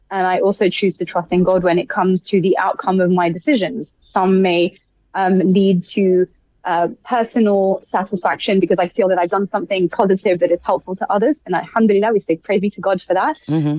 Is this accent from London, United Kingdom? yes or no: yes; London, United Kingdom; I'm a Londoner.